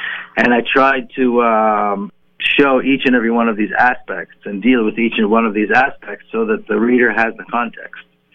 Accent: Jerusalem, Jerusalem District, Israel; Well, you know, I grew up in Jerusalem

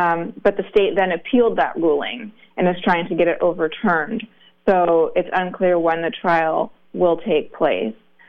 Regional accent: Alaska, United States; I grew up in Southeast Alaska, and at this point, everybody has something they love that's impacted by climate change. And for me, being from Alaska, which is really on the front lines of climate change

